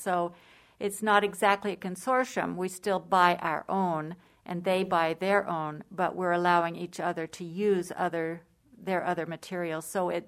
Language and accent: English; McCall, Idaho, United States; Actually, I'm a native of Idaho. I grew up in McCall, and we had a really small, kind of dark and dingy library